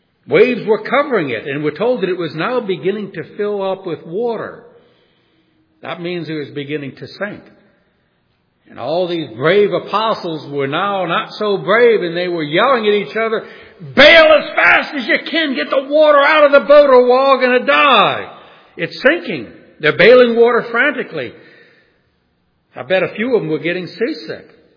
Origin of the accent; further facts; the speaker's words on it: New Orleans, Louisiana, United States; I grew up in New Orleans, and we were hit by several very major hurricanes.